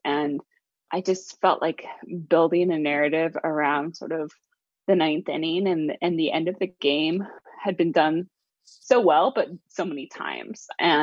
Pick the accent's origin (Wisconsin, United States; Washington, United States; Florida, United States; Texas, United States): Washington, United States; Seattle; So I grew up in Seattle. I'm the daughter of a New York Yankees fan. My dad was a transplant from New York out in the late 70s.